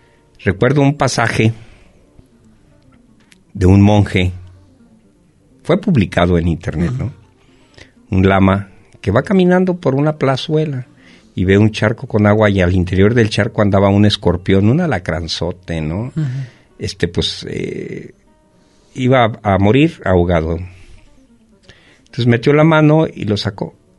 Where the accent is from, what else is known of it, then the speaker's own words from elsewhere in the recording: Colotlán, Jalisco, Mexico; somos de Colotlán, porque estamos bien lejos de la ciudad, a 180 kilómetros